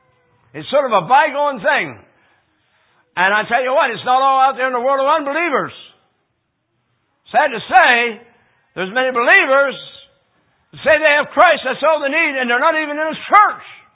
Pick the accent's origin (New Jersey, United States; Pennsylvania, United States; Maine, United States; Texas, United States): Pennsylvania, United States; And before I went in the door, I said, we're from Pennsylvania.